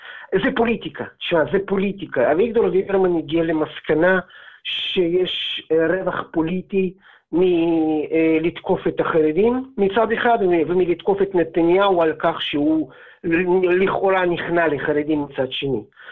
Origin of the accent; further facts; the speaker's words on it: Latvia; now in Israel; אני עולה די ותיק, לפני כ-30 שנה, אבל כן, לפני 30 שנה עליתי מברית המועצות.